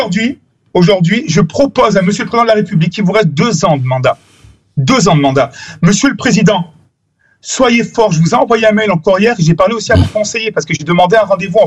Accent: France; Mais moi, je suis français.

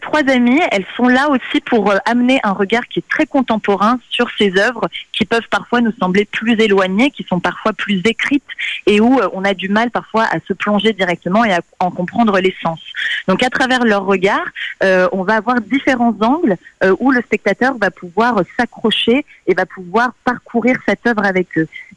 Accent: Portugal; now in France; Moi, je suis portugaise. J'ai vécu au Portugal pendant plus de 4 ans. Et aujourd'hui, je suis en France

